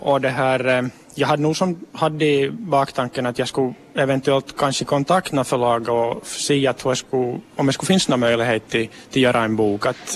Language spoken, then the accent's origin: Swedish; Nedervetil, Ostrobothnia, Finland; Jag tror nog att det är nog bara att jag är från Nedervä till. Att det är ganska lite i Nedervä till bo som är humorbefria.